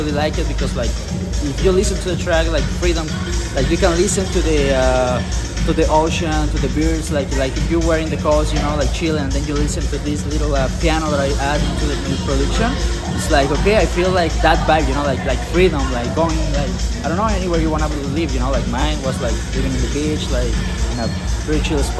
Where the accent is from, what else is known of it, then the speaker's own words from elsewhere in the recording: Mexico; I'm from Mexico.